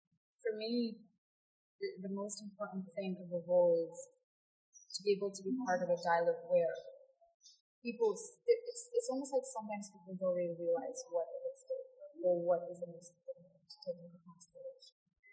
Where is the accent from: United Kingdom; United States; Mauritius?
Mauritius; I come from Mauritius